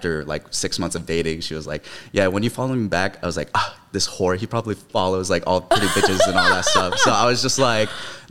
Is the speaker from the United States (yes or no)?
yes; California, United States; because I mean I'm from the Bay, so like, you know.